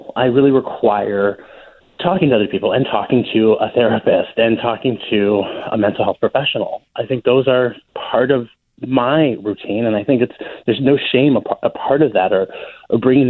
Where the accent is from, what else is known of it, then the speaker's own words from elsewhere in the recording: Canton, Ohio, United States; I grew up in Canton, Ohio, and I moved to Columbus, but I grew up in Canton where the Football Hall of Fame is.